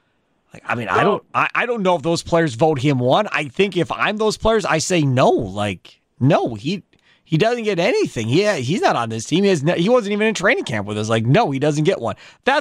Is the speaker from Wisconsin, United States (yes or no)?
yes; Kenosha, Wisconsin, United States; I remember growing up in Kenosha, man.